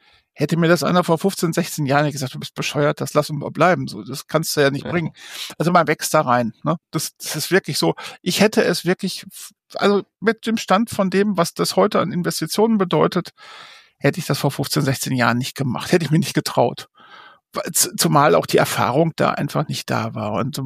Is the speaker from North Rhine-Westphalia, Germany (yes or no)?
yes; North Rhine-Westphalia, Germany; in der Westmünsterlandhalle in Heiden war das. Das ist ganz nah meinem Geburtsort oder meinem Heimatort.